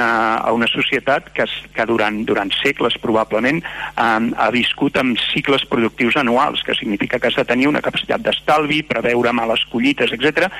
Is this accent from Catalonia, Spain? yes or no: yes; Barcelona, Catalonia, Spain; per exemple, que vinc de Barcelona, i sobretot m'he mogut doncs en ambients industrials